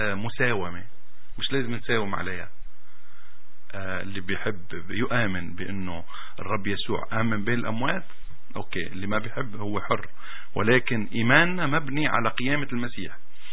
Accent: Syria; now in Canada; بلادنا سوريا، البلاد اللي عايشين فيها، كندا،

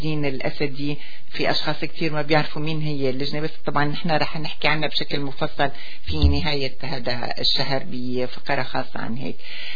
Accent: Syria; يعني فرح إنه هيك كلياتنا نحن سوريين موجودين مع بعضنا

